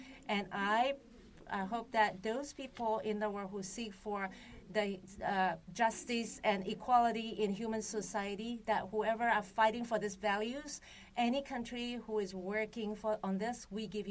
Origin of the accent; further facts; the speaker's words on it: Taiwan; very thankful to all the people who are here on behalf of my hometown, on behalf of my country, Taiwan